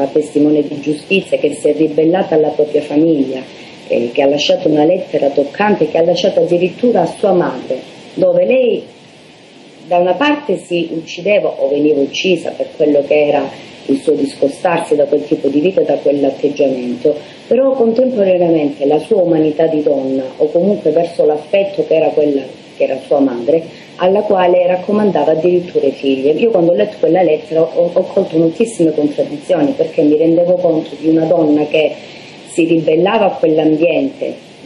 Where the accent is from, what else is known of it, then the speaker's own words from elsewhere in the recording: Calabria, Italy; io mi sono vergognata da calabrese, da donna calabrese